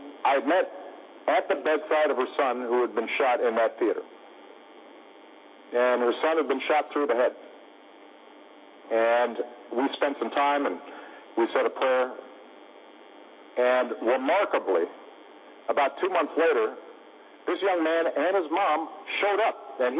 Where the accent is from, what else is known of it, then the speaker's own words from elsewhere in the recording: Chicago, Illinois, United States; Because, frankly, in my hometown of Chicago, there's an awful lot of violence.